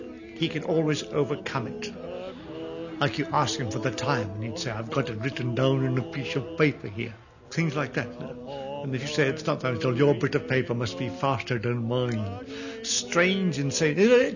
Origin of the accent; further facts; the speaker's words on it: India; born there; I was born in India, son of the Indian Army.